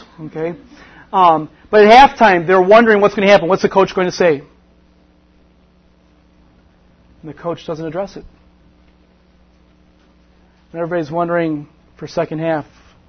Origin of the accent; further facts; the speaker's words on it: Michigan, United States; Yes, I'm from Michigan. Michigan. Oh, how I hate Ohio State.